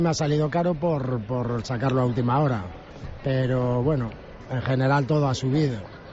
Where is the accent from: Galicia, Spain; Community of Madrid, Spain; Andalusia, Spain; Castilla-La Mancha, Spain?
Galicia, Spain; Vigo; Hola, sí, somos de Vigo.